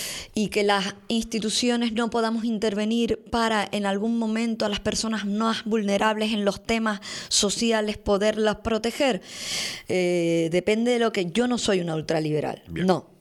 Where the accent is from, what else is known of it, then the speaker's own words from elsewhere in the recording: Puerto de la Cruz, Canary Islands, Spain; mi infancia está aquí en la Plaza del Charco